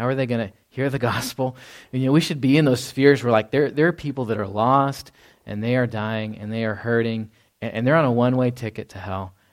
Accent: Texas, United States; I grew up in Texas. I don't know the North, you know, anything up there.

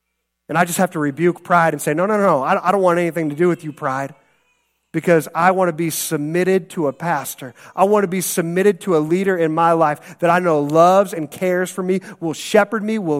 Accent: Midwest, United States; And the background I grew up in here in the Midwest, we don't really, you know, maybe some of you guys are like this.

